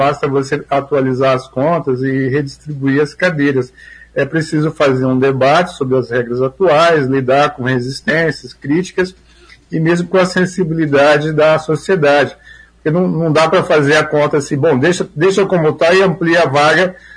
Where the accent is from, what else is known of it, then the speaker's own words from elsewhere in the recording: Maringá, Paraná, Brazil; Eu fui criança numa época que não tinha asfalto, Maringá. O asfalto atingia o centro da cidade e um outro bairro. Né? Então, por exemplo, quando eu era criança, eu morava na Vila Operária, eu ia para a escola e ia com barro.